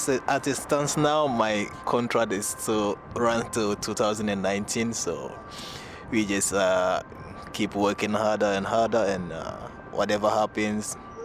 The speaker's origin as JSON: {"language": "English", "country": "Ghana", "moved": "yes", "lives_now": "Belgium", "said": "It's been like almost 12 years since I left Ghana, and yeah, my first team I played was here in Belgium."}